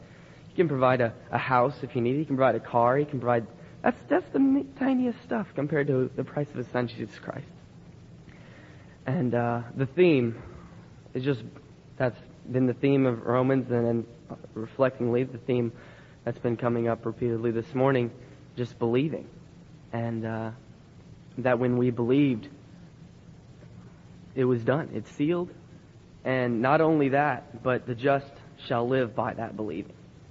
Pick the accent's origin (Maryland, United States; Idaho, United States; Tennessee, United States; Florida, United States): Tennessee, United States; I'm 18 and I'm from Tennessee.